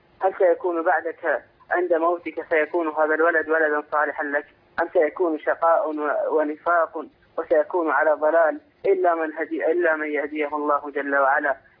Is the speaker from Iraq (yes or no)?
yes; Iraq; من العراق